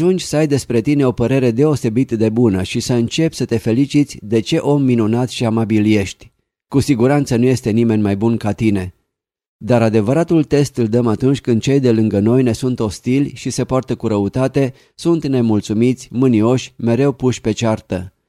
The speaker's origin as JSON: {"language": "Romanian", "country": "Romania", "said": "și eu sunt român"}